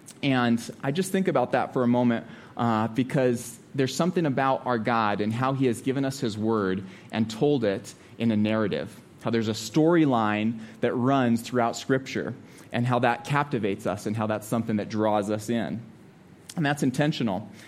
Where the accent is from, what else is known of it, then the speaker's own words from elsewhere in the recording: Eaton, Colorado, United States; I grew up in Eaton. So I've lived in Eaton for 18 years of my life. The first 18 years of my life was in Eaton.